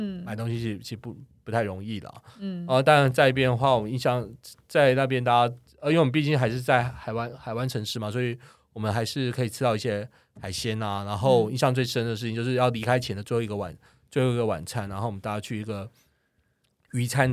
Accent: Kaohsiung, Taiwan; 我是高雄人

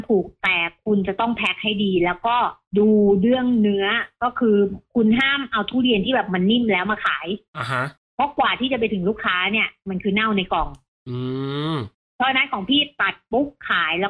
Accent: Central Thailand, Thailand; ถ้าเกิดเป็นคนภาคกลางซึ่งพี่เป็นคนภาคกลางมาอยู่ที่นี่พี่จะกินกรอบเน่า

